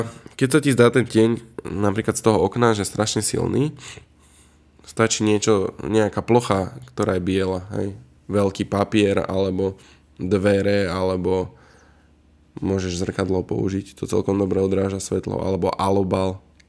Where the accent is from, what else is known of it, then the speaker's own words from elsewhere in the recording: Nitra, Nitra Region, Slovakia; ja som z Nitry, tak sa snažím podporovať nitrianských pražiarov